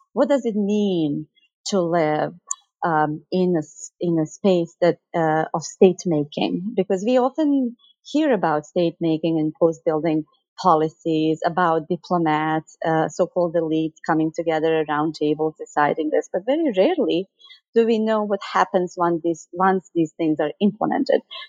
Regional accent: Bihać, Federation of Bosnia and Herzegovina, Bosnia & Herzegovina; I am myself from Bosnia. I grew up in a socialist Yugoslavia, and I never visited Mostar before the war began.

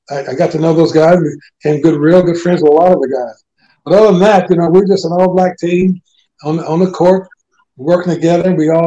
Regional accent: Indianapolis, Indiana, United States; Well, I grew up in Indianapolis, from the west side of town, in the ghetto.

